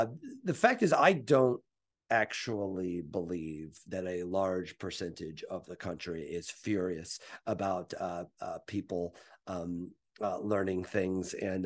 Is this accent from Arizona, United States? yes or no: no; Mattoon, Illinois, United States; I grew up in Mattoon, Illinois, about an hour south of Champaign, grew up watching every Illini basketball game.